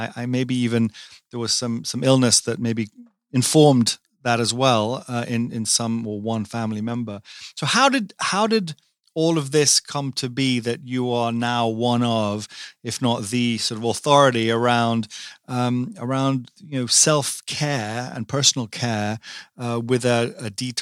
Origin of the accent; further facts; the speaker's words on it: England, United Kingdom; now in United States; I grew up in England, and I have been here now much longer than I was ever there, which is kind of strange.